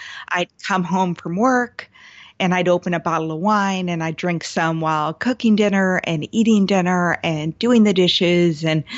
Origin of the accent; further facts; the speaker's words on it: Seattle, Washington, United States; And I'm from the Seattle area as well.